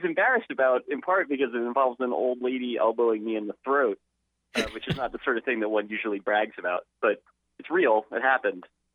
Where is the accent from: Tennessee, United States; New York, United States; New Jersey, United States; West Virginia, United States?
New Jersey, United States; I grew up in New Jersey.